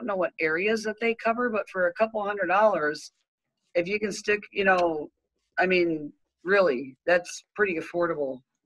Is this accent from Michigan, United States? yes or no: yes; Michigan, United States; I seen on one of the news on Facebook, because I'm from Michigan, I think it was MSU, Michigan State University